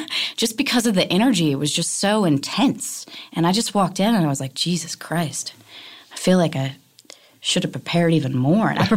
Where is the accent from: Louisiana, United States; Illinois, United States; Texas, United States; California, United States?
Louisiana, United States; New Orleans; I am from Louisiana.